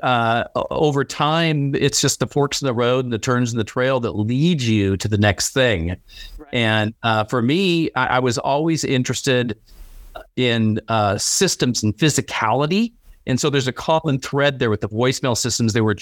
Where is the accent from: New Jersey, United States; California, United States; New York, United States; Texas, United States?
California, United States; Being born and bred in Silicon Valley, what startup are you going to do next?